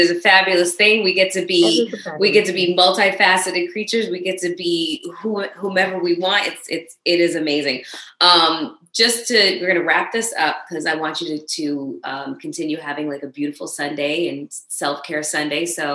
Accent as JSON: {"language": "English", "country": "Canada", "lives_now": "United States", "said": "I say I'm Canadian. Good. That's where I leave it. I'm like, I can't vote even if I wanted to. I'm Canadian."}